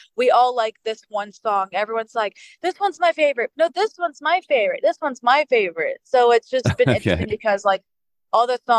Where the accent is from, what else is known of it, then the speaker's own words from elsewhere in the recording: Dallas, Texas, United States; Yeah, we're from Dallas.